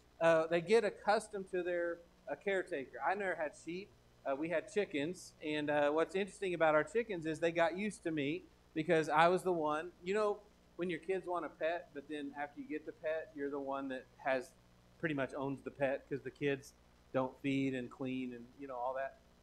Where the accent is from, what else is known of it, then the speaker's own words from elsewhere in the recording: Texas, United States; I mean, I'm a Texan.